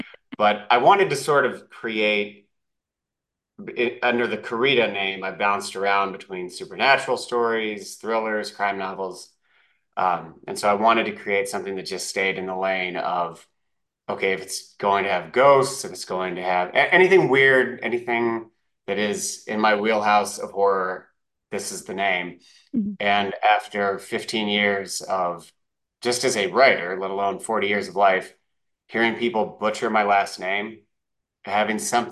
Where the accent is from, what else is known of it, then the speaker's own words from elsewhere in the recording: Bloomington, Indiana, United States; So it's set in Bloomington, Indiana in 1999, which is my hometown and kind of the era I grew up in.